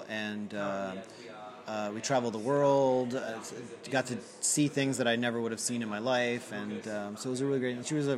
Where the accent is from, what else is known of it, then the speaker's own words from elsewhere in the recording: New Orleans, Louisiana, United States; So when I was growing up in Louisiana, I lived in New Orleans